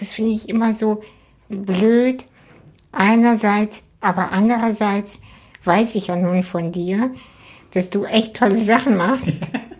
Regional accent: Hamburg, Germany; Aber ich bin ja in Hamburg auch aufgewachsen und fühle mich am Wasser wohl.

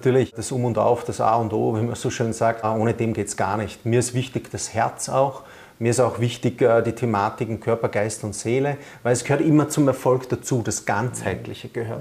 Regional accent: Vienna, Austria; now in Rosenheim, Germany; ich bin ja Wiener und darf in Rosenheim leben und das macht mir eine Riesenfreude in Bayern.

